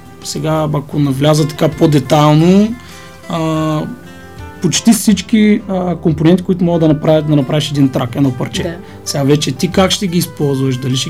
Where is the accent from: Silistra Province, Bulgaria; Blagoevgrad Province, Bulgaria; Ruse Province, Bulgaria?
Silistra Province, Bulgaria; Silistra; аз бях много малък, така в моя роден град, който е Силистра